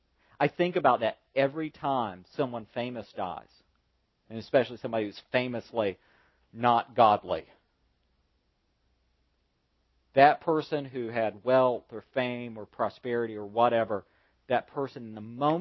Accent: Southern United States, United States; I'm from the Bible Belt. I'm from a place where people worship God. There aren't any local taxes.

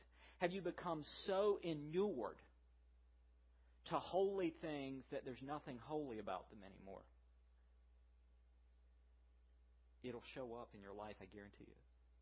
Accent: the South, United States; I was alarmed a few years ago because I grew up and as a Southerner, I was taught that you do not take the Lord's name in vain.

